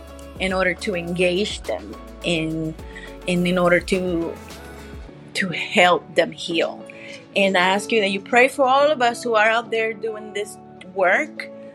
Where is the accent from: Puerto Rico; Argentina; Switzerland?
Puerto Rico; now in Nashville, United States; I'm from Nashville, Tennessee, although I was born and raised in Puerto Rico.